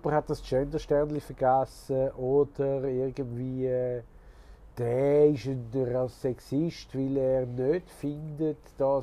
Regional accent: Switzerland; born there; Ich bin hier in der Schweiz geboren.

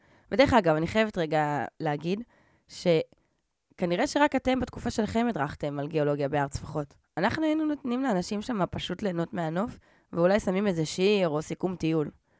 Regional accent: Alonei Abba, Northern District, Israel; also born or lived in Eilat; היום אני גרה בקיבוץ סן המפרץ, וגדלתי במושב אלוני אבא.

